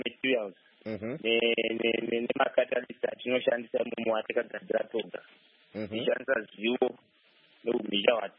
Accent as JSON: {"language": "English", "country": "Zimbabwe", "said": "Yeah, I'm from Zimbabwe."}